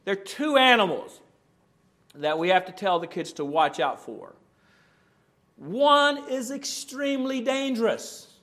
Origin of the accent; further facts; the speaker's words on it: Alabama, United States; I didn't learn how to hug growing up in North Alabama.